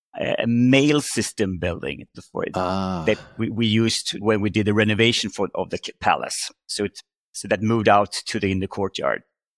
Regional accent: Sweden; English is a second language; Growing up in Sweden, over half of the population, 70% of the population, has access to these small cottages in the rural places in Sweden.

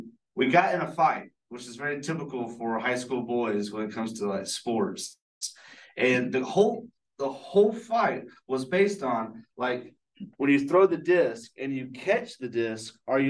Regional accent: Dahlonega, Georgia, United States; I'm from Dahlonega, or as y'all call it, Dahlonega.

